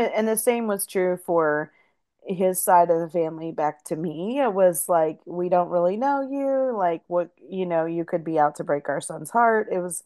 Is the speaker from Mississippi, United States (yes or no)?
no; Pennsylvania, United States; I knew that I didn't want to establish my life back home in where I grew up in Pennsylvania.